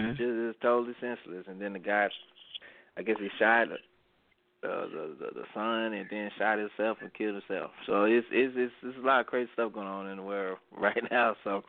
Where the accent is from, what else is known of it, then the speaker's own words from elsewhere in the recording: Monroe, Louisiana, United States; yesterday, like five people got killed in my hometown of Monroe, Louisiana.